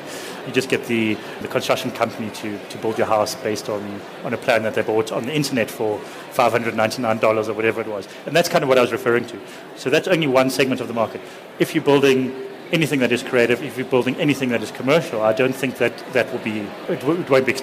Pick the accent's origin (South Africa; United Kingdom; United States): South Africa; Johannesburg, Gauteng; When I lived in Johannesburg, I grew up in Hyde Park